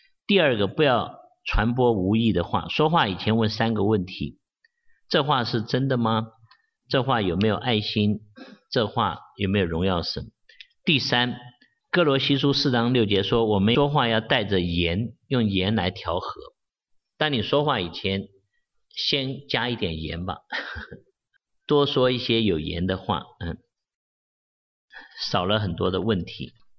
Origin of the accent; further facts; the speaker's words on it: China; 我们中国人也说，良言一句三冬暖，恶语伤人六月寒